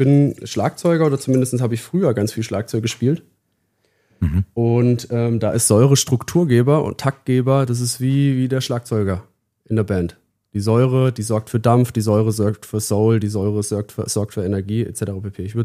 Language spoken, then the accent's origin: German; Baden-Württemberg, Germany; aus Baden, aus meiner Heimat.